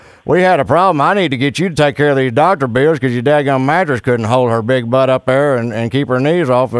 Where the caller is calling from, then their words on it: Tulsa, Oklahoma, United States; I'm calling from Tulsa, Oklahoma.